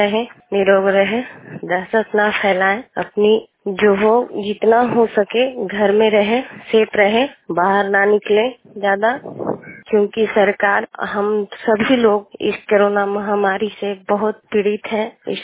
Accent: Sakraura, Bihar, India; मैं सकरौड़ा के रहने वाले हूँ, जिला नालंदा के।

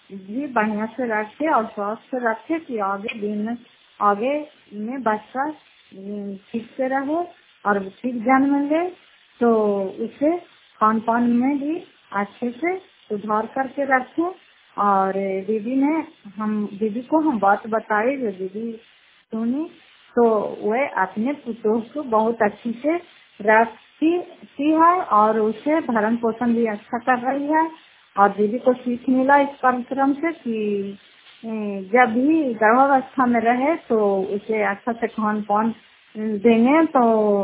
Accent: Fatehpur, Bihar, India; घर फतेहपुर पंचायत मकरौता जिला नालंदा करातसरा ब्लॉक की निवासी हूँ

